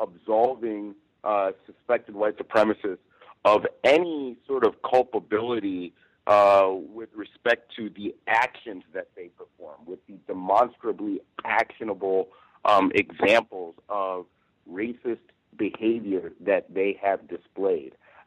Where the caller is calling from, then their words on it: Los Angeles, California, United States; I'm calling from Los Angeles at the moment.